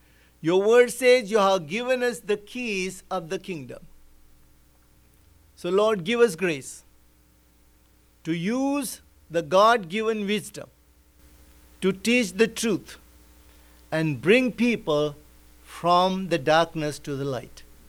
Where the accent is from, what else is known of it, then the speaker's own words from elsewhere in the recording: India; English is a second language; moved away; When I came from India, in India, there are so many religions. So I had freedom. I could go to Muslim religion. I was studying in Hindu school.